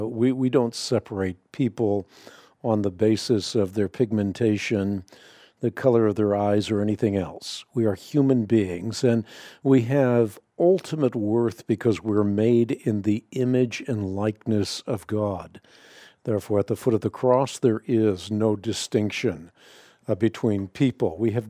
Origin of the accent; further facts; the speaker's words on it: Netherlands; first language Dutch; My native tongue is Dutch.